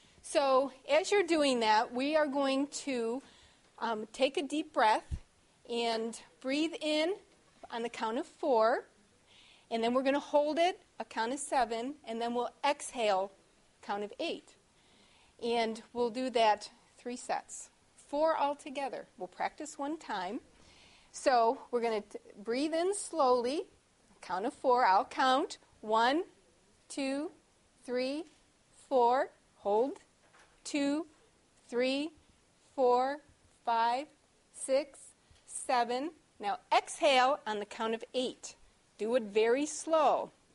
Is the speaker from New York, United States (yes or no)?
yes; New York, United States; I'm from New York State.